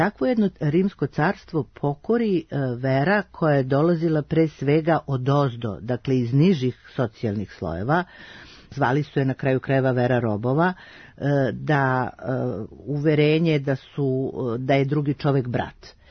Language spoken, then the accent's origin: Serbian; Požarevac, Southern and Eastern Serbia, Serbia; U mom rodnom gradu Požarevcu muzej baštini najlepše nalaze